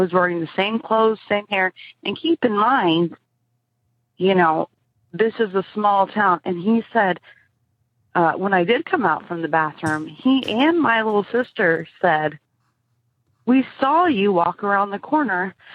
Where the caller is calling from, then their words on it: Kansas City, Missouri, United States; I'm calling from Kansas City, Missouri.